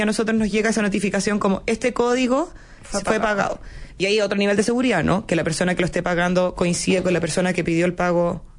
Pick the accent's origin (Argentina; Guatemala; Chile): Chile; no me refiero a que yo soy chilena, estoy en Santiago